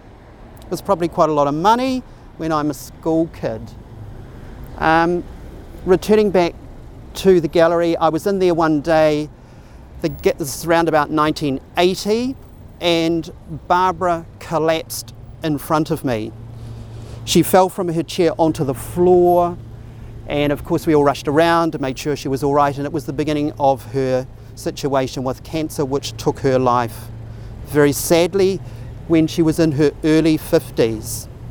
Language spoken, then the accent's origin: English; Christchurch, Canterbury, New Zealand; also born or lived in Tokoroa; I'm actually not born in Christchurch, I'm born in Tokoroa, although I grew up here in Christchurch. Came to Christchurch when I was four in 1961.